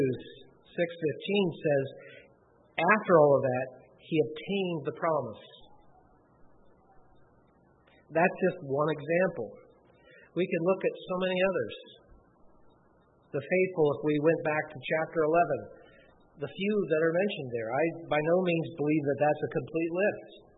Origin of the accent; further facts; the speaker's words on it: Ohio, United States; I grew up in the Cincinnati area. I don't know if I mentioned that. I mentioned Cincinnati, but I grew up north of Cincinnati, about halfway between Cincinnati and Dayton.